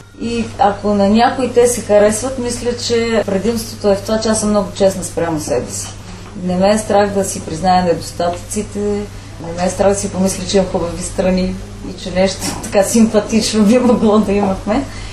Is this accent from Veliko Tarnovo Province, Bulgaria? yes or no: no; Pleven, Pleven Province, Bulgaria; also born or lived in Paris / Sofia / Moscow; Аз съм живела 5 години в Париж като студентка, след това в София, след това в Париж, а всъщност съм от Плевен.